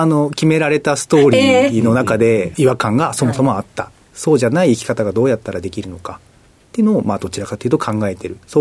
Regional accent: Hachioji, Tokyo, Japan; 東京都八王子市の出身になります。

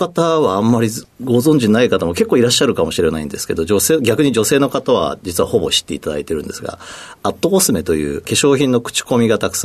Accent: Osaka, Japan; born there; 父親の転勤の関係でいろいろ動いてたんですけども、はい、生まれは大阪で、大阪に合計8年ぐらい住んでると思います

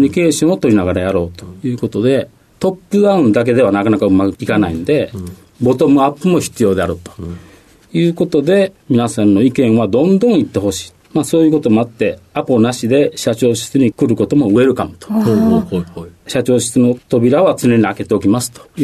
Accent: Sakai, Osaka, Japan; born there; 大阪府の堺市で生まれました。

